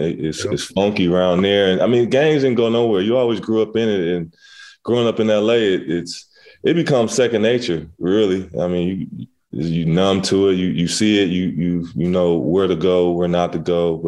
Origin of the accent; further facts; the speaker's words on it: Inglewood, California, United States; I grew up in Inglewood. Spent some time growing up with my great grandmother. She stayed off of 8th Ave and Vernon.